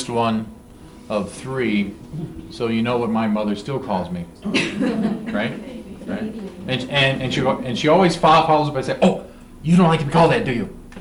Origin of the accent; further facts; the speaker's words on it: United States; As American, that is ingrained in us, this idea that I'm finished here and I'm going off on my own